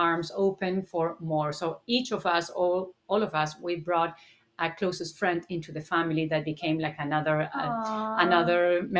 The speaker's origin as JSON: {"language": "English", "region": "Buenos Aires", "country": "Argentina", "tie": "born or raised there", "second_language": "English", "said": "I am from Argentina. I was born and raised in Buenos Aires."}